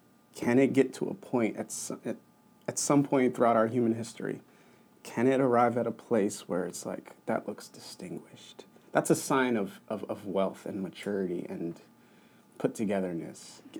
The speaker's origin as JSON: {"language": "English", "town": "Baltimore", "region": "Maryland", "country": "United States", "tie": "born or raised there", "said": "growing up in Baltimore City, like when we got to high school age, all the guys..."}